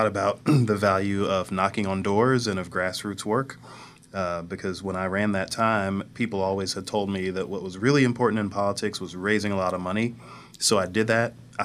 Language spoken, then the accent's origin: English; Northwoods, Missouri, United States; I grew up in North St. Louis County